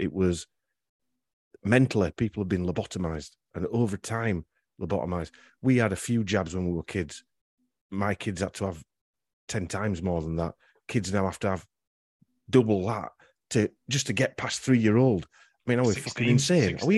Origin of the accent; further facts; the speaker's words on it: Yorkshire and the Humber, United Kingdom; And we said, well, we're from Yorkshire. It's just part of our vocabulary.